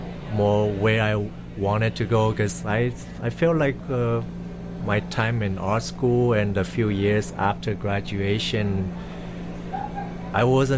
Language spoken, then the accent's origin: English; Taiwan; I got the idea from where I grew up to back in Taiwan, in the little town. It's kind of a hillbilly kind of town, I would say, like just on the outskirts of Taipei.